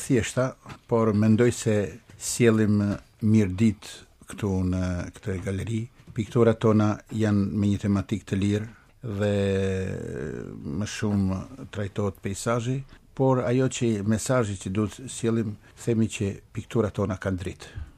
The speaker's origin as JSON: {"language": "Albanian", "town": "Shëngjin i Franit", "region": "Lezhë County", "country": "Albania", "said": "Jam nga Shëngjin i Franit"}